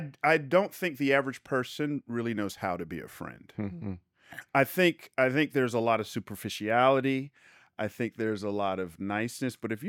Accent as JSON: {"language": "English", "town": "Atlanta", "region": "Georgia", "country": "United States", "tie": "born or raised there", "said": "I grew up down south. I grew up in Atlanta. I'm not picking on Southern folks."}